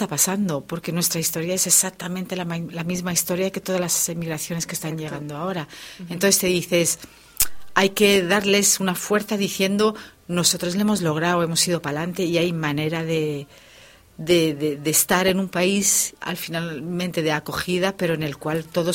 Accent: Betanzos, Galicia, Spain; Yo soy de Betanzos

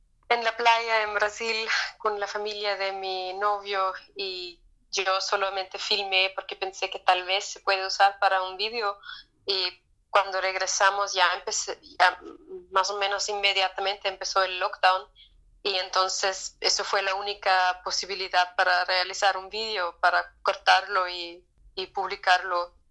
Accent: Austria; accent: Austrian dialect; first language Austrian German dialect; Spanish is a second language; Pero así es que tal vez después del dialecto austríaco, el español para mí es la lengua más cercana

